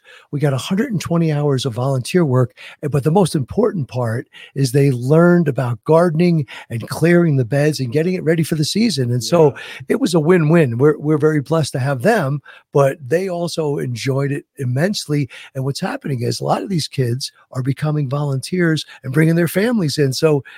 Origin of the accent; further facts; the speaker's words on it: New Jersey, United States; now in Prescott, United States; We're from the East Coast, from New Jersey. We've been here 8 years.